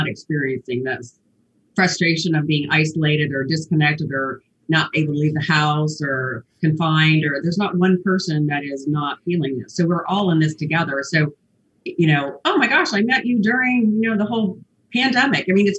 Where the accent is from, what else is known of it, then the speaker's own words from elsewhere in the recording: Germany; I'm German.